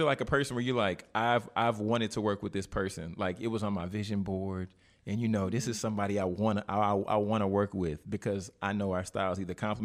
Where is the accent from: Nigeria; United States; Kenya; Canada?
Nigeria; Yeah, I mean, because Nigerian culture, our African culture, I can really appreciate